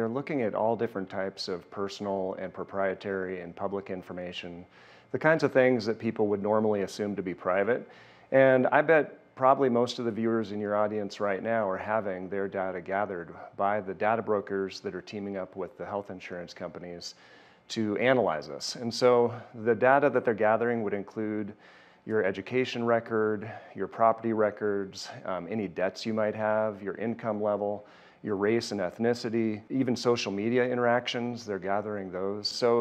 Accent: Golden, Colorado, United States; the address of the home I grew up in Golden, Colorado, you know, all my old phone numbers.

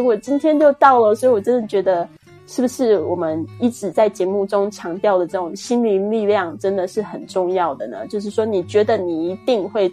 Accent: Taiwan; accent: Taiwanese Mandarin; 因为我讲的中文就是台湾中文，我在台湾出生长大的

